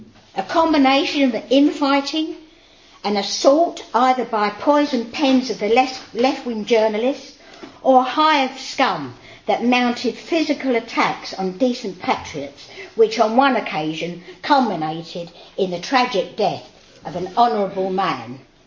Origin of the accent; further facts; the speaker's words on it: Catford, London, United Kingdom; also born or lived in Deptford; I come from Catford, Lewisham, Blackheath, and the radical change there is beyond belief.